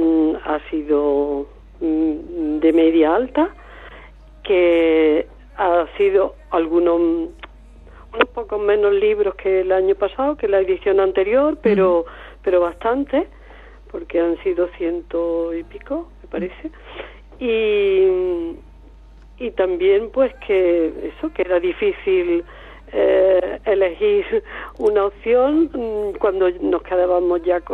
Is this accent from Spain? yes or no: yes; Villanueva de Córdoba, Andalusia, Spain; qué peso tiene el lugar de nuestro nacimiento y de nuestra infancia y adolescencia, en mi caso, que es Villanueva de Córdoba y Los Pedroches, en nuestra vida.